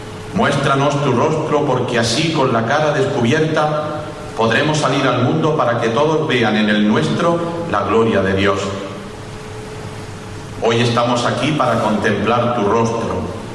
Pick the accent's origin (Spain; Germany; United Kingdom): Spain; Almería, Andalusia; muchas gracias por acogerme a esta que es mi tierra, donde he crecido, donde me he curtido y donde he aprendido durante tantos años a ser el pastor que quisiera ser